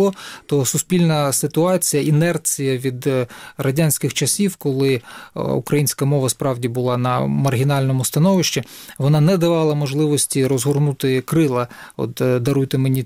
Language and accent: Ukrainian; Donetsk Oblast, Ukraine; в моїй рідній Донецькій області